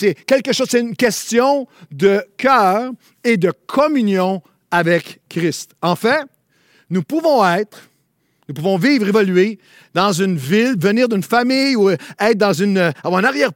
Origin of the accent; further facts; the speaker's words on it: Quebec, Canada; À chaque fois que je parlais à quelqu'un et que je disais, un pasteur, un leader, que je viens du Québec